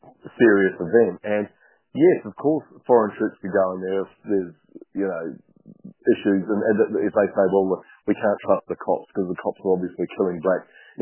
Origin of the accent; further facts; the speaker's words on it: New Zealand; And I went through that in growing up in New Zealand